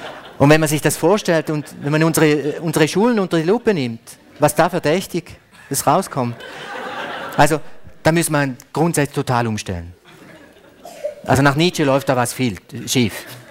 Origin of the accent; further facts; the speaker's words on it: Switzerland; Also bei uns in der Schweiz ist es sehr verpönt, also im öffentlichen Raum liegen, Siesta machen.